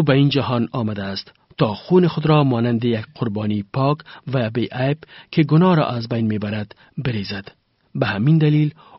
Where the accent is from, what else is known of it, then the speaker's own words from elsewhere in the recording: Kabul, Afghanistan; آنها به من پسر کابل یا بچه کابل خطاب می کنند چون می دانند که من باشنده کابل می باشم و از کابل آمدم